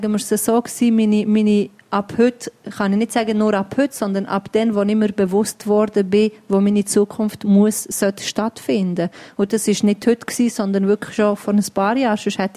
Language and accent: German; North Macedonia; German is a second language; now in Switzerland; Aber meine Ursprungsheimat, meine vergangene Heimat ist Mazedonien, wo ich habe Wurzeln von Mazedonien. Aber meine zukünftige Heimat ist eindeutig die Schweiz.